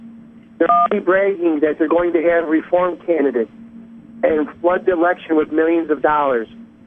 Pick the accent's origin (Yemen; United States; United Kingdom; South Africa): United States; Buffalo, New York; I'm from Buffalo, not Boston.